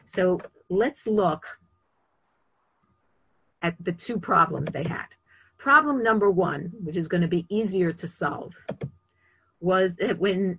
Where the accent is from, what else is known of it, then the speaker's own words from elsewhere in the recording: Bronx, New York, United States; We were growing up in the Bronx.